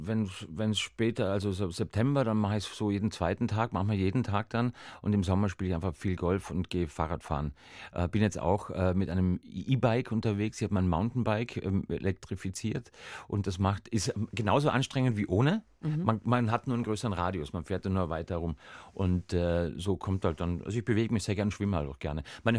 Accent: Hamburg, Germany; now in San Francisco, United States; ich komme aus Hamburg, ich wohne seit 31 Jahren in San Francisco

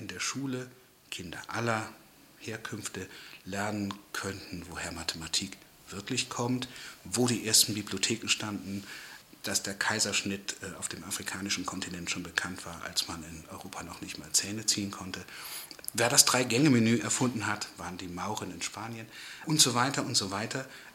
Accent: South Africa; German is a second language; now in Germany; da kamen wir gerade aus Südafrika wieder, das ist meine Heimat, und hatten Opa besucht.

